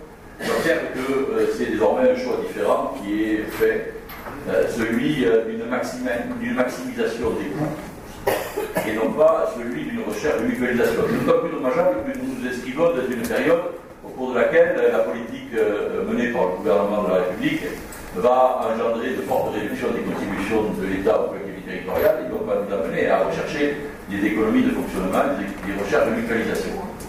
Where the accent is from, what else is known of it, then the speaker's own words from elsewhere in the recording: Occitanie, France; accent: Bigourdan; comme diraient nos amis britanniques avec mon horrible accent bigourdin